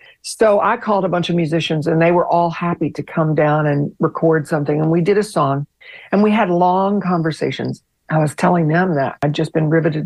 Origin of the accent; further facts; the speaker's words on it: Cross Lanes, West Virginia, United States; I'm from West Virginia. I grew up in Kanawha County, which is where the capital city is, Charleston. I grew up in a suburb of the capital city called Cross Lanes